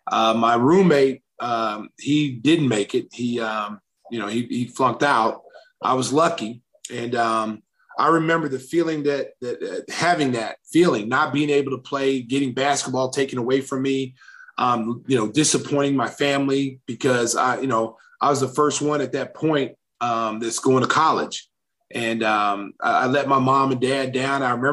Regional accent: Lawton, Oklahoma, United States; that know me as a kid growing up in Lawton, Oklahoma.

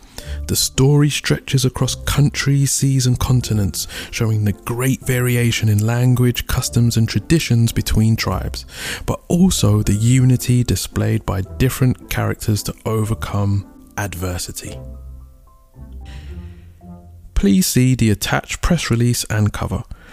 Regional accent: United Kingdom; We are both of African descent, but raised in the UK. I'm Nigerian and she is Ghanaian.

